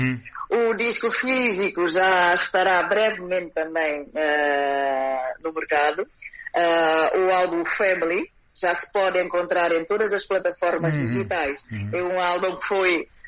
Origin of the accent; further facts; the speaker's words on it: Guinea-Bissau; Somos guineenses.